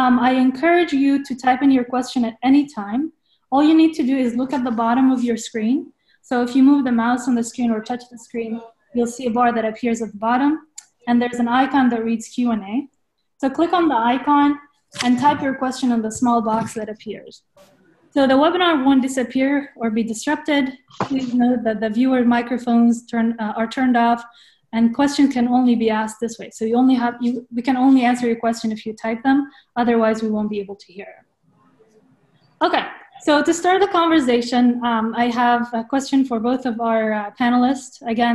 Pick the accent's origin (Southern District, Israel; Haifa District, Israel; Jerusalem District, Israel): Haifa District, Israel; Umm al-Fahm; now in United States; I'm originally from Umm al-Fahim. It's a town in the northern part of Israel. I'm currently living in the US.